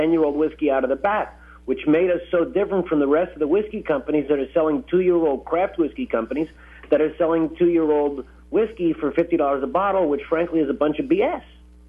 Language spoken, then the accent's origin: English; Philadelphia, Pennsylvania, United States; born there; My father's from India. I was born in Philadelphia, where America, you know, declared its independence, as you know.